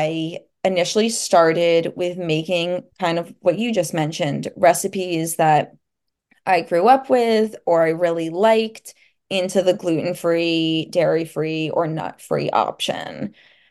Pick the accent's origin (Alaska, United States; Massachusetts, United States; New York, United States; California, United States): New York, United States; also born or lived in Hoboken; now in Morristown, United States; So I grew up in New York and then I lived in New Jersey after college in Hoboken, but last year we moved to Morristown, New Jersey.